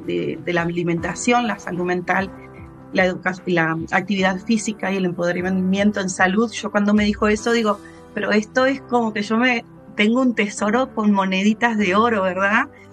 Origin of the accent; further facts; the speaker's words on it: Uruguay; moved away as an adult; now in United States; Soy de Uruguay, tengo dos hijas, hace poquito que estoy en el club de las abuelitas.